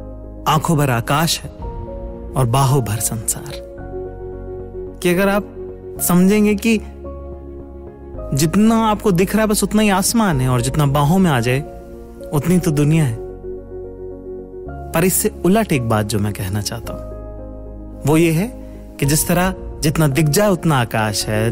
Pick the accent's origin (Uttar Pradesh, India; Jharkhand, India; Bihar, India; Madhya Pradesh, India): Madhya Pradesh, India; Indore; born there; also born or lived in Delhi / Jaipur; now in Mumbai, India; परवरिश मेरी पैदाइश इंदौर की है, मध्य प्रदेश में एक शहर है, बड़ा खूबसूरत सा मुझे तो कम से कम लगता ही है क्योंकि मेरा शहर है। उसके बाद दिल्ली रहा कुछ साल, थोड़े दिन जयपुर रहा, अब बंबई में रहता हूं